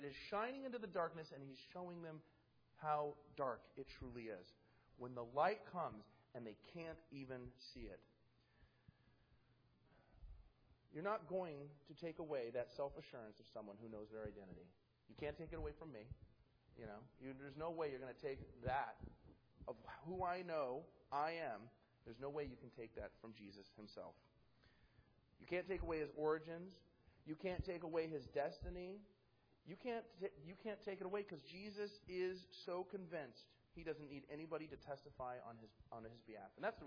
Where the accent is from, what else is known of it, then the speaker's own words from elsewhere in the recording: Reno, Nevada, United States; moved away as an adult; also born or lived in Ventura, California / South Carolina; I was born in Ventura, California. I was raised in Reno, Nevada from 6 months of my birth date on till about 27, till I think it was 27, 28 years old when we moved to South Carolina.